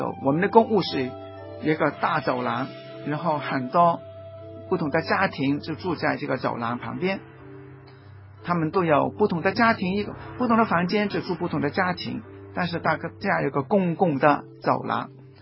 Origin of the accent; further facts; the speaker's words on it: Hong Kong; 什么时候我们香港人、我们中国人、我们广大的同胞都能够享有这些最起码的权利呢？